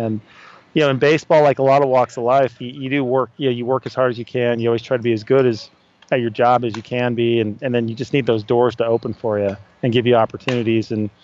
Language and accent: English; San Diego, California, United States; And I was really fortunate, living in San Diego, growing up in San Diego